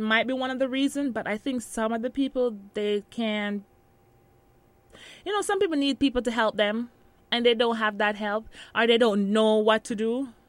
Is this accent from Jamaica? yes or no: yes; Jamaica; now in United States; me, a Jamaican